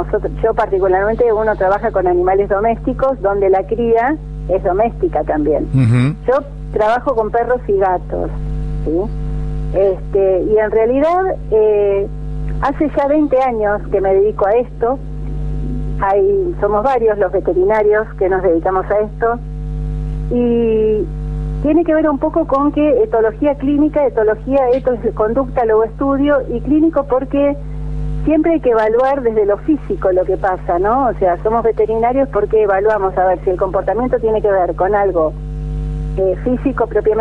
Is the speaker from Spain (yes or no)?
no; Rosario, Santa Fe, Argentina; born there; now in Buenos Aires, Argentina; Cuento que soy rosarina.